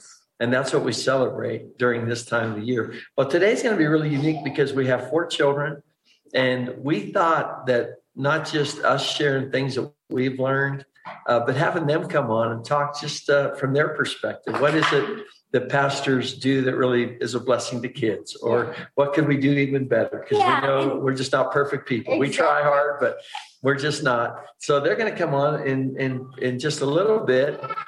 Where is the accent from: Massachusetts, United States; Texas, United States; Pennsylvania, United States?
Pennsylvania, United States; I grew up in Western Pennsylvania, if you're new to the webinar.